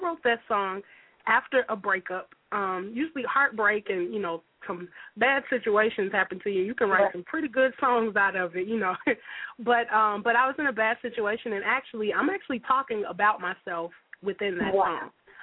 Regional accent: Omaha, Nebraska, United States; I'm originally from Omaha, Nebraska. Love singing, been singing since I was a kid.

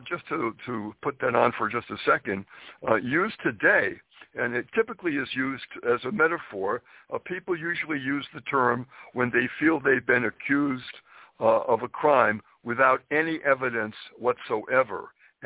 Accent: Springfield, Massachusetts, United States; And you know, I'm from New England. I'm from Springfield, Massachusetts.

